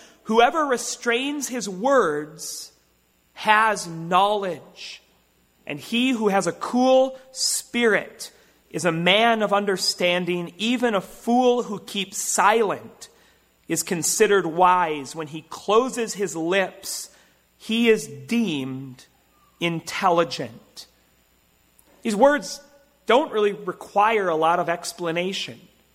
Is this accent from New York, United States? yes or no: no; Minnesota, United States; I was born and raised in Minnesota. And you know that when you're raised in the cold tundra of the north, that sometimes we tend to have an accent.